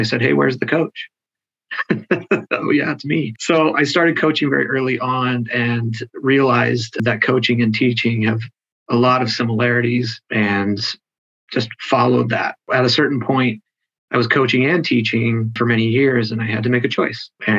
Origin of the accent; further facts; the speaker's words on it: California, United States; I am from California and played volleyball.